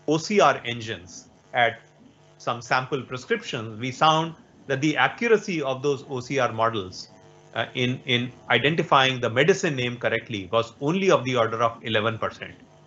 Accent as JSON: {"language": "English", "country": "India", "first_language": "Hindi", "second_language": "English", "said": "For a native Hindi speaker like me, because the Z sound is missing in my native language, I might replace that Z sound with the closest sound, which is J."}